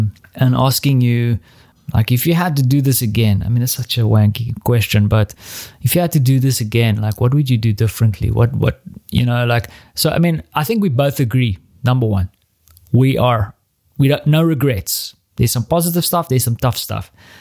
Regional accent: South Africa; now in Central Europe; So I'm in Central Europe. I'm a South African. I speak English.

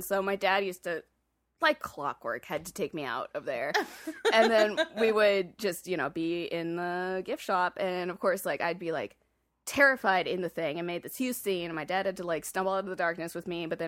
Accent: Oregon, United States; Because we, you know, I grew up in Oregon on the other side of the coast.

